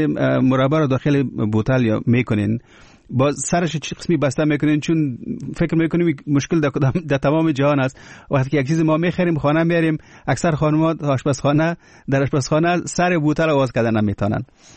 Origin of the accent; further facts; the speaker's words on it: Kabul, Afghanistan; زه اصل کې د کابل یم